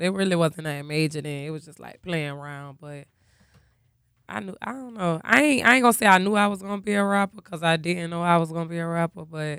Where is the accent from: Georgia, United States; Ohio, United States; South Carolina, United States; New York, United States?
Georgia, United States; Savannah; I'm from Savannah, the west side, to be exact.